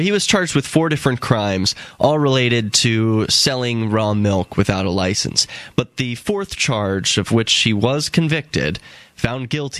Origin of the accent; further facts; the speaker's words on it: Philadelphia, Pennsylvania, United States; now in Keene, United States; I'm from Philadelphia originally. Now that I'm up in Keene, New Hampshire, it's much more fertile soil to work with.